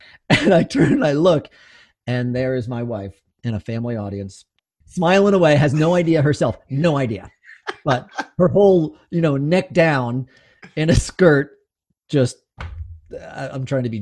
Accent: Lancaster, Pennsylvania, United States; born there; I was born in Lancaster, Pennsylvania, and my mom was a part of like the women's JCs or whatever, one of those social groups.

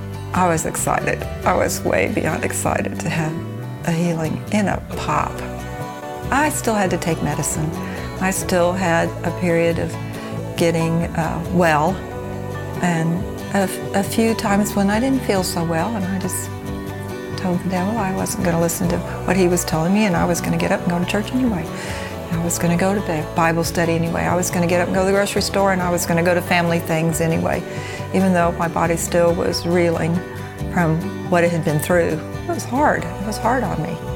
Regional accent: Mount Vernon, Missouri, United States; I'm from Mount Vernon, Missouri.

